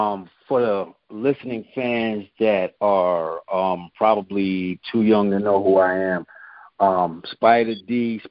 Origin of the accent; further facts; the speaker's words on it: New York City, New York, United States; also born or lived in Peoria, Illinois; I was born actually in Peoria, Illinois, but raised in New York from about the time I was 4 years old in Hollis, Queens.